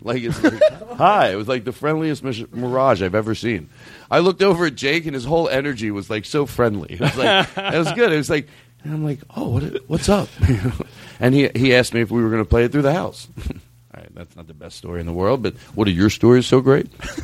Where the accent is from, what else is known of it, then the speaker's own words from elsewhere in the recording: Brooklyn, New York, United States; I'm in from Brooklyn. I'm in the 714.